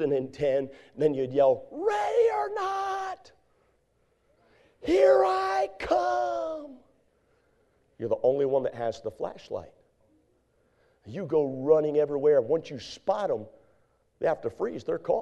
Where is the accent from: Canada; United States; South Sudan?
United States; Northeast; Or I'm from the Northeast. Is that just a Northeast thing?